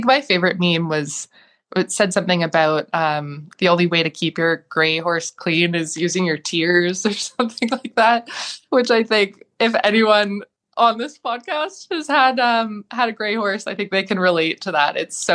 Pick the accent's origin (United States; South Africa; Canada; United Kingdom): Canada; Ontario; I grew up in Ontario